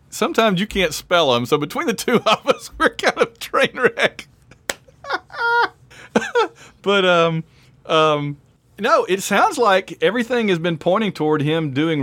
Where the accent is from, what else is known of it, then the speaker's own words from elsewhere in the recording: Sylacauga, Alabama, United States; I grew up in Sylacauga, you know, like an hour and 15 minutes up the highway on the way to Birmingham.